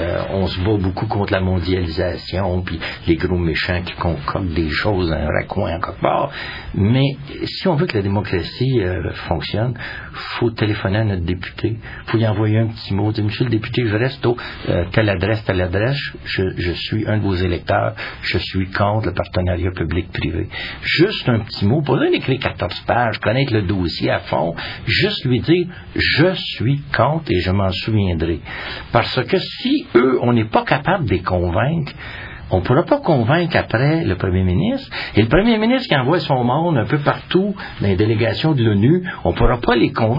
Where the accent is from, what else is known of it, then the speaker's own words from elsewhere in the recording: Canada; il est chez nous, au Canada, sur le continent, à même hauteur, la même température